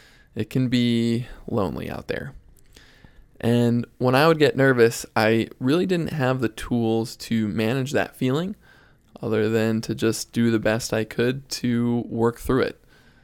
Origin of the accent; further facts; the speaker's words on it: New York City, New York, United States; I grew up in New York City playing high school baseball, and I played college baseball for Swarthmore College.